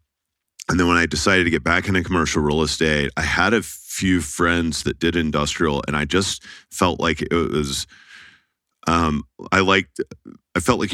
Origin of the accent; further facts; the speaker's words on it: Dallas, Texas, United States; So you hear about that growing up in Dallas